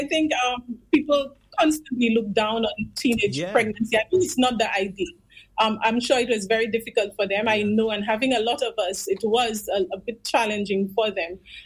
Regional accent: Beaufort, United States; born there; I was born in Beaufort. I came from a pretty large family, a very close-knit family, which is not something that's not very familiar in rural areas.

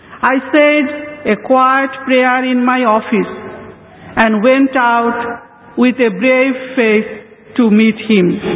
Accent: Bangladesh; Last time, I came from East Pakistan. Today I come to you from Bangladesh, a new country which was born in 1971.

